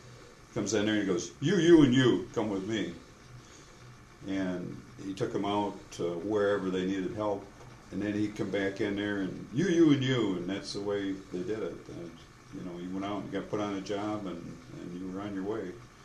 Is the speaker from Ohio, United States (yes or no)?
no; Lakeview, Michigan, United States; also born or lived in Blanchard / Edmore; I was born in Lakeview, Michigan. Kelsey Memorial Hospital. I was delivered by Dr. Kelsey himself. From there, I went to school at Lakeview, kindergarten. We moved to Blanchard and went to school there, second grade.